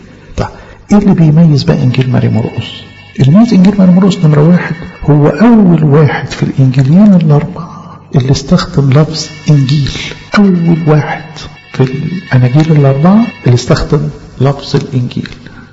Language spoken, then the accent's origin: Arabic; Egypt; ثم كرز في بلادنا مصر